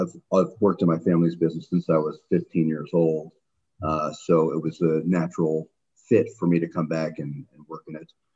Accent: Bay Harbor, Florida, United States; So I grew up in South Florida, in Bay Harbor, Florida, which is the north side of Miami Beach.

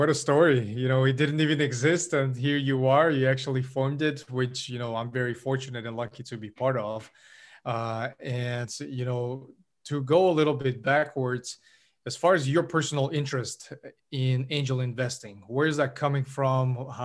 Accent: Kazakhstan; now in United States; us being immigrants, like you're from Switzerland, I'm from Kazakhstan.

